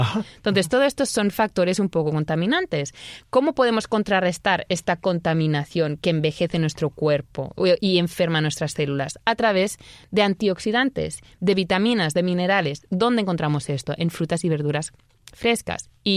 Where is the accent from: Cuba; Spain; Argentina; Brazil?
Spain; Catalonia; first language Catalan; Spanish is a second language; en catalán, mi lengua materna de Cataluña, el sonido ch, ¿no? De ch se escribe con X.